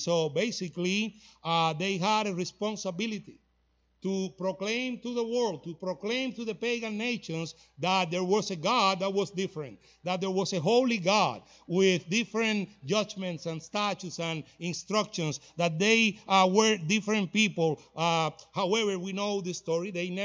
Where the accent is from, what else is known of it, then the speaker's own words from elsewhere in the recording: Cuba; There in the back, we are not from Mexico. We are from Cuba, okay? We are Cubans, and yes, we eat tacos, but we don't have tacos in Cuba.